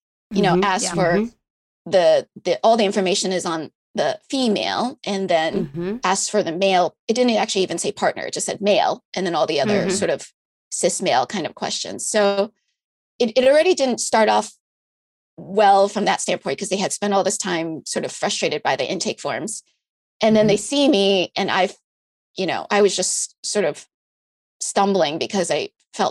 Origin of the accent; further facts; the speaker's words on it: New York City, New York, United States; now in San Francisco, United States; Well, I'm a transplant because I grew up in New York City.